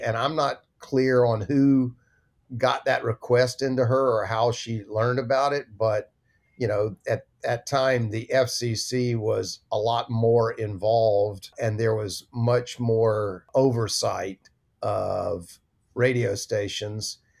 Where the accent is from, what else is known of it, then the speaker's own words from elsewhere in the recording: Atlanta, Georgia, United States; I grew up in Atlanta, Georgia.